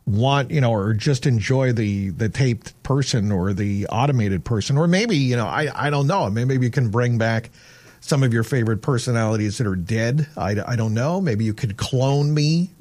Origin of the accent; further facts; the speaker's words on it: Hanover, Massachusetts, United States; or growing up in Hanover and having a long coat that kids made fun of in the fifth grade